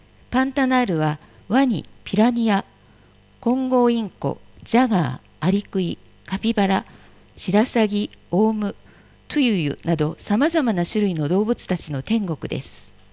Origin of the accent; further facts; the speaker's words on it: Minas Gerais, Brazil; also born or lived in São Paulo; now in Niiza, Japan; 私は近くのミナスジェライス州出身ですが、新座市に来る前はサンパウロに住んでいました。近くといっても故郷からサンパウロへはバスで8時間以上かかります。